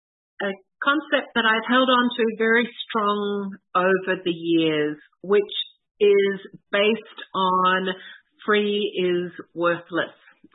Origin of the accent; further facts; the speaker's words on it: Australia; we have a charity set up in Australia, which is my home country.